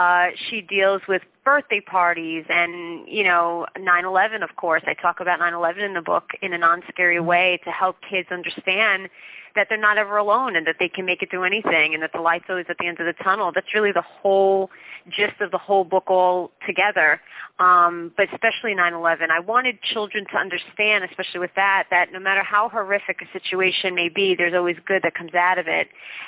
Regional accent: New Jersey, United States; Oh, well, Jersey, I mean, I'm a true Jersey girl. I mean, I love New York City. I'm only about 20 minutes away from New York, so I have the best of both worlds.

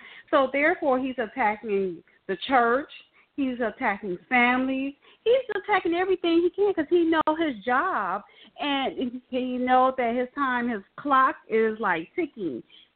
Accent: Chicago, Illinois, United States; I'm from Chicago, and it was I would say a mega church, but it was it's a pretty large church in Chicago.

